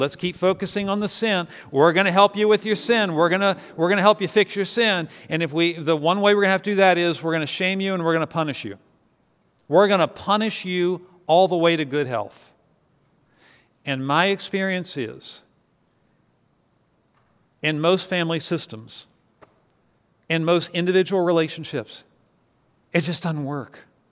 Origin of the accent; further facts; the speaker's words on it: Virginia, United States; I grew up near the Shenandoah River. I've been going to the Shenandoah River literally my entire life at different times.